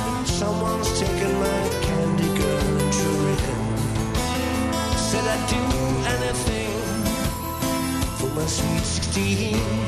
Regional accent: England, United Kingdom; halfway round, being English, I just had to ask

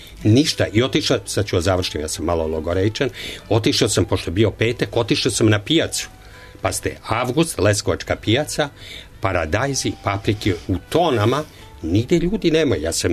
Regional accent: Belgrade, Serbia; born there; ja sam rođen u Beogradu

